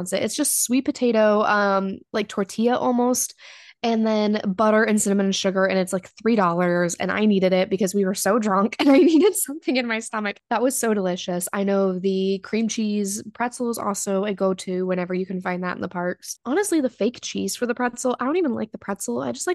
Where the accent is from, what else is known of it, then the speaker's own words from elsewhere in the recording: Washington, United States; I grew up in Washington, went to school in Connecticut for the first year. I'm 3,000 miles away from home